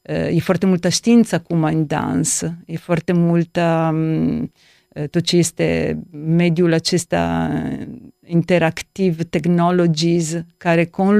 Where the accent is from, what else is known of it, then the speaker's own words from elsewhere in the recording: Friuli-Venezia Giulia, Italy; Romanian is a second language; now in Romania; Eu sunt italiancă. Genele mele, cred că sunt mai mult, da, din Italia și din Friuli și m-am stabilit aici